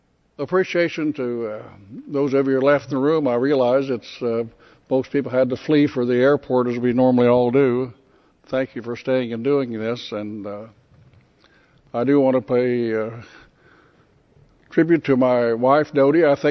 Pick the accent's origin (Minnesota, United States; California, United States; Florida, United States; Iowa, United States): Iowa, United States; well, no, we're from Iowa. We don't do things like that.